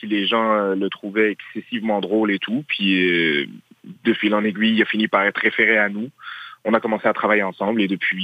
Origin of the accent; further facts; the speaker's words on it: Montreal, Quebec, Canada; on a grandi à Montréal-Nord ensemble, on est allé à la même école secondaire